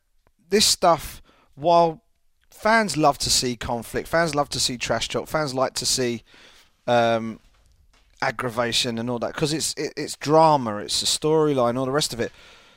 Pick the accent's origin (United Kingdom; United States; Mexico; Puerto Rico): United Kingdom; England; I'm an Englishman. I'm a British guy